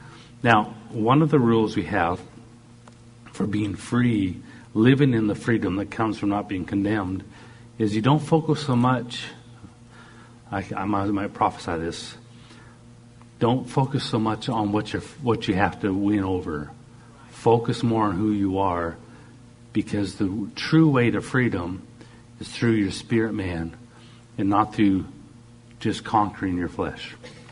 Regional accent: Canada; I'm Canadian. I have the flesh of a Canadian.

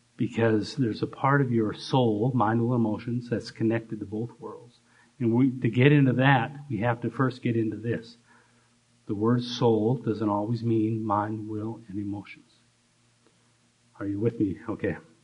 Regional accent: Canada; I'm from Canada. We don't take the time to peel.

